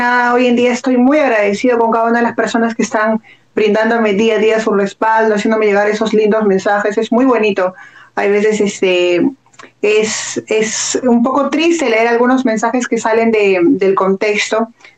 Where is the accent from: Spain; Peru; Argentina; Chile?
Peru; Huacho, Lima; yo soy natural de la Caleta de Cariquín, del norte de Chico de Huacho.